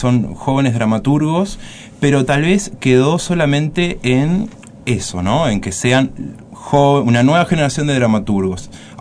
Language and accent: Spanish; Canelones, Uruguay; Yo soy de Canelones.